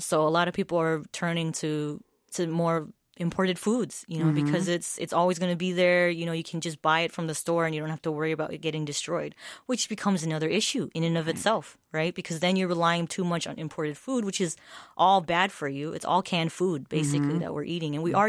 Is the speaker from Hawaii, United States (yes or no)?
yes; Hawaii, United States; also born or lived in Marshall Islands / California; So I was born in the Marshall Islands, and me and my family moved to Hawaii. So in Hawaii, that's where I grew up. And then I went to college in California.